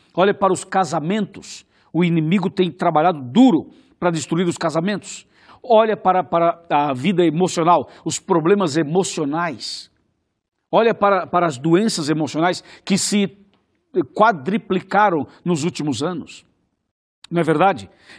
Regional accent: São Paulo, Brazil; Eu sou do interior da roça, sou do interior de São Paulo. E o meu pai sempre trabalhou com a lavoura.

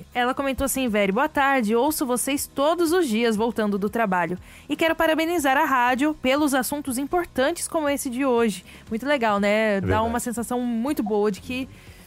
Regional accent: Vila Velha, Espírito Santo, Brazil; eu sou de Vila Velha, no

